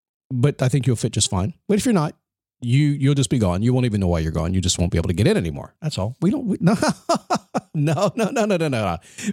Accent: Virginia Beach, Virginia, United States; born there; A long time ago, when I was born in the Portsmouth Naval Hospital in Virginia Beach, Virginia. It's not there anymore.

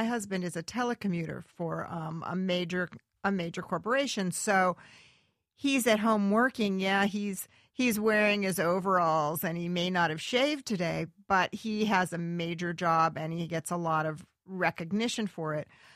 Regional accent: San Diego, California, United States; also born or lived in Los Angeles; I was born on Sunset Boulevard. Fate. Wow. I was raised in San Diego and went to Berkeley.

